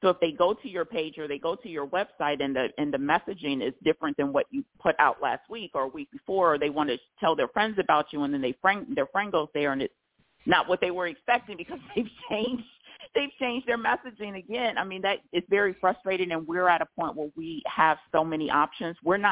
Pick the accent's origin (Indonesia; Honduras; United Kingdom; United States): United States; Chicago, Illinois; I'm from the Midwest. And so when I'm home, when I go back to Chicago, there's a Dunkin' Donuts just about every other block.